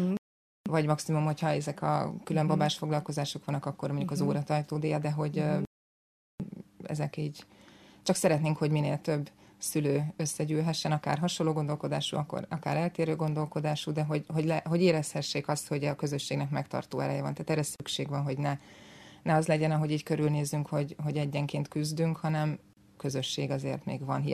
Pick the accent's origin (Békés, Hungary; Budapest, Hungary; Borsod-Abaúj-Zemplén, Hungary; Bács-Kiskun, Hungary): Budapest, Hungary; Zugló; Világéletemben. Zuglóban is születtem. igen.